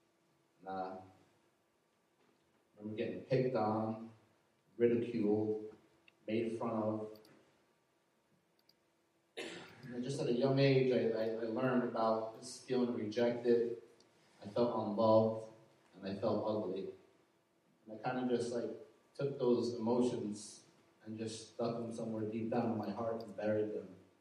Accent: Cranford, New Jersey, United States; also born or lived in Palm Bay, Florida; I'm 30 years old. I'm from Cranford, New Jersey, and Palm Bay, Florida.

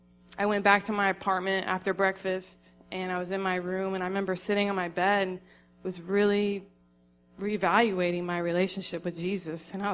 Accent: Florida, United States; moved away as an adult; also born or lived in Tennessee; So by the time I was 18, I was ready to live on my own, which brought me to Tennessee. I grew up in Florida.

